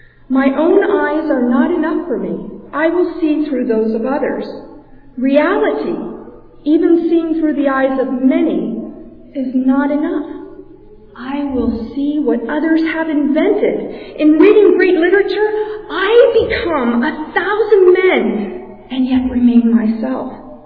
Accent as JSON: {"language": "English", "town": "Philadelphia", "region": "Pennsylvania", "country": "United States", "tie": "born or raised there", "also_born_or_lived": "New Jersey", "said": "I was raised going in Philadelphia and then New Jersey. I attended a Lutheran school in Bound Brook, New Jersey, and I learned to read through phonics."}